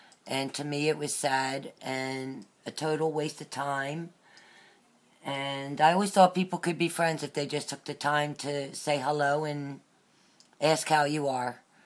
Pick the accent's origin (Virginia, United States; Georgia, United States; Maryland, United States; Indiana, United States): Maryland, United States; Elkton; I grew up in Elkton, Maryland.